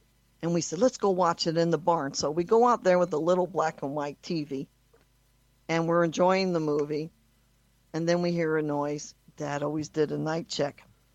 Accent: Las Vegas, Nevada, United States; So growing up in Las Vegas, how I became

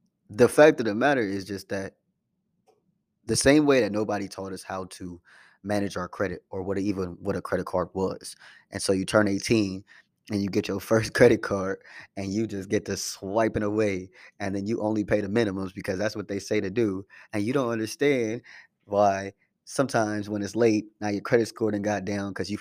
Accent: Oakland, California, United States; One thing that I've experienced in my life growing up in Oakland and is traveling as much as

